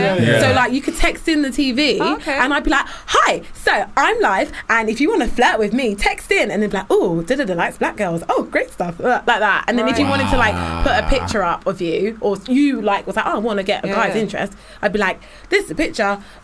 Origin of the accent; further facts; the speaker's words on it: London, United Kingdom; I wasn't aware of white people because I'm from South London.